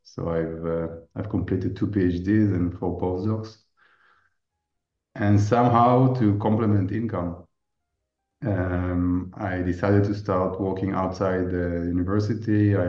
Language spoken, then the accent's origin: English; Israel; I was born and raised in Israel.